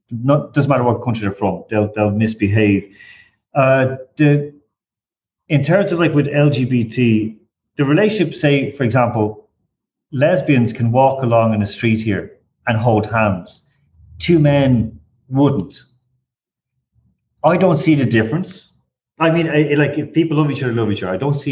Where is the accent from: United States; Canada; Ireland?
Ireland; And as Irish people, we're between two nations.